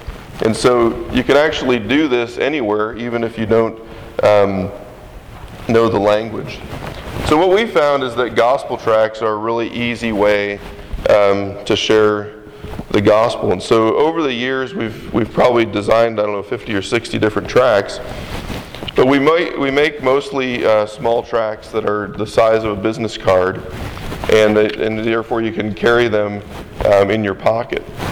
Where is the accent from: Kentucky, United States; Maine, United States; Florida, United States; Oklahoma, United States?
Oklahoma, United States; now in Dallas, United States; Now I'm actually from Oklahoma, and living in Dallas is actually close by, so it's kind of funny there because everybody knows that I'm from Oklahoma